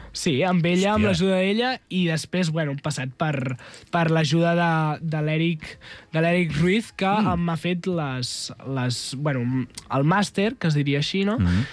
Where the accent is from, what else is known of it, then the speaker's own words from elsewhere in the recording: Sant Carles de la Ràpita, Catalonia, Spain; jo sóc de la Ràpita, segueixo defensant que sóc de la Ràpita.